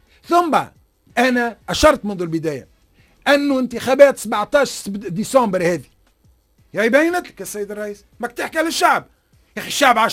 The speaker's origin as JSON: {"language": "Arabic", "country": "Tunisia", "said": "أنا كتونسي، أنت كتونسي مقابلني ما عندكش الحق رأي في بلادك"}